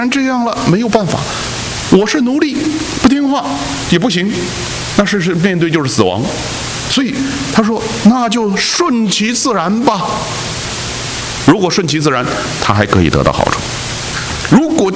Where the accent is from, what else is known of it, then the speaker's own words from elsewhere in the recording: China; 用我们中国人的话说叫什么，人在什么屋檐下怎么样，不得不低头